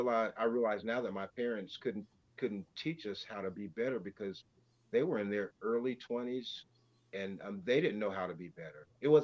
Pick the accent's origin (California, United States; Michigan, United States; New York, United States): California, United States; born there; also born or lived in Texas / Indiana / Turkey; I was born in California, and so that was different, you know? And so we didn't stay there long, but then we ended up in Texas at Lackland. And then when I was about four, we ended up at Grissom in Indiana.